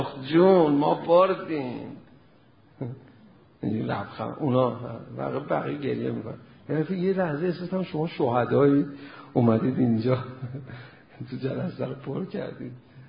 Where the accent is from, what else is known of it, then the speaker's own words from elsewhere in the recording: Iran; first language Persian; من ایرانی تر که نمیشم، چرا برم زیر بارون تر میشم، میشم ایرانی تر. و الا من یه بار ایرانی شدم همون لحظه ای که به دنیا اومدم دیگه جون به جونم کنی من ایرانیم دیگه